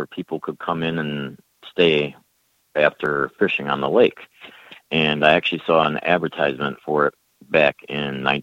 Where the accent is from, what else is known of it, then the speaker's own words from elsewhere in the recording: Minocqua, Wisconsin, United States; I grew up in Minocqua, so in my high school days, we would always go out to what would be Summer Wind at the mansion back then